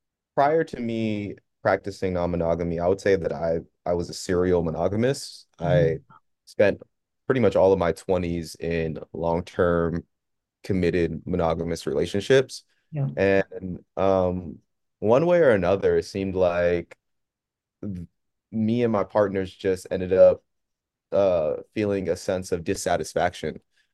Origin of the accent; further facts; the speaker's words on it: Boston, Massachusetts, United States; I am from Boston, Massachusetts. I kind of live all over the place.